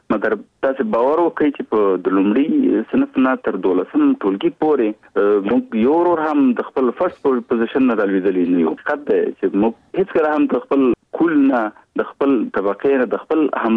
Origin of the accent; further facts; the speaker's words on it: Kunar, Afghanistan; now in Kabul, Afghanistan; زه د افغانستان د یوې غرنۍ سیمې چې کونړ ولایت نومېږي، زه د کونړ ولایت یم. په 1991 کال کې هلته زېږېدلی یم.